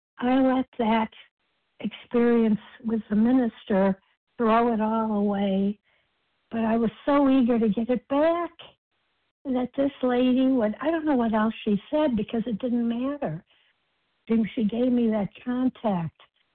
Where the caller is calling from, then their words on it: Massachusetts, United States; a compulsive overeater in Massachusetts.